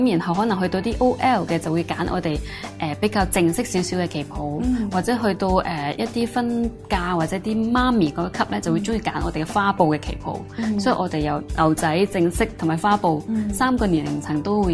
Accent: China; 但系我谂我哋作为中国人，应该会即系谂一谂

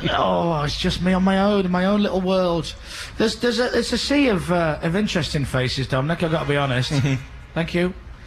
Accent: Leeds, Yorkshire and the Humber, United Kingdom; I was born in Leeds. I was raised in Leeds. We're alive in Leeds.

